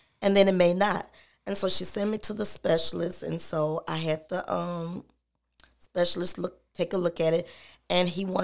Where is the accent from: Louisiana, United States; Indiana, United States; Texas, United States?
Louisiana, United States; Baton Rouge; also born or lived in Detroit; I grew up in Baton Rouge, and we moved away some years ago to Detroit.